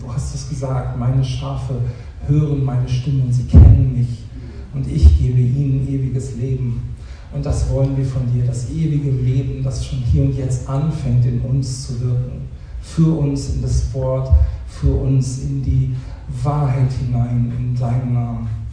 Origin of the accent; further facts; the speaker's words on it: Hesse, Germany; also born or lived in Berlin; wir sind vor einiger Zeit aus Berlin zurückgezogen in meine Heimat im Norden von Hessen